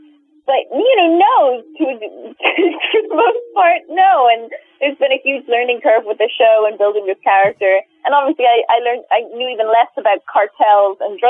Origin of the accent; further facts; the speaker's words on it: Ireland; Like acting in a different language, you know, as an Irish girl, it's just so much fun.